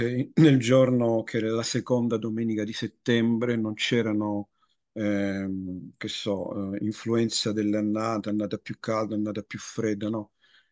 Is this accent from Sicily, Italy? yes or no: yes; Sicily, Italy; Mi sono sempre dedicato con particolare attenzione ai vini della mia terra, quindi della Sicilia.